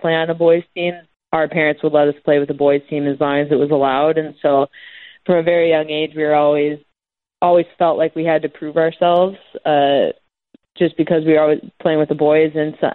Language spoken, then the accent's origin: English; Grand Forks, North Dakota, United States; So we grew up, growing up in Grand Forks, we didn't have a girls' team to play on until we were in sixth grade.